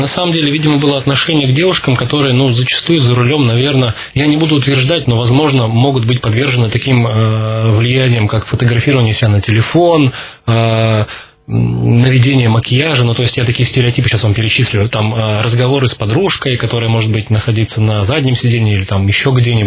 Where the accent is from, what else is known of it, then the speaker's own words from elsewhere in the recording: Berezniki, Perm Krai, Russia; Но в маленьких городах, в частности, в городе, откуда я родом, Березники, там Техас, Дикий Запад.